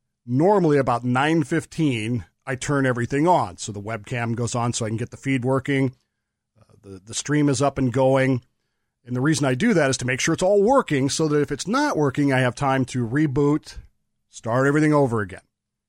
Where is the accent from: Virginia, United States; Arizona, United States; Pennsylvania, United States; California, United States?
California, United States; God, the further I get away from being a Californian, the more I look at what happens in California with just this, I don't know, disdainful eye.